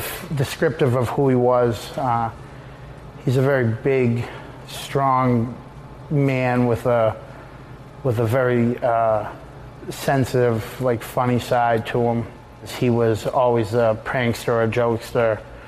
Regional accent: Boston, Massachusetts, United States; I'm from the Boston area.

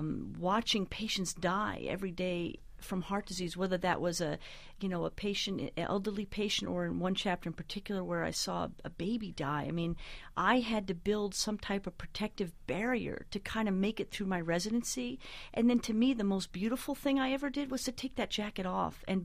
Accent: Highland, New York, United States; Oh, I grew up in a farm in upstate New York. I live on a 50-acre apple farm in a little town called Highland, New York, in the Hudson Valley area.

